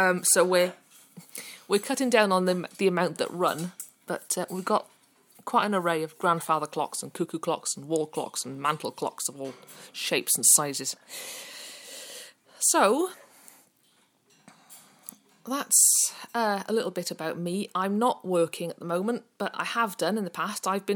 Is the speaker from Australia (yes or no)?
no; Wales, United Kingdom; I'm from South Wales originally. I've lived in quite a few places, actually, over the years. I obviously grew up in Wales. Went to school for the blind in Wales, luckily. Not a huge amount of distance from home, but far enough that I had to board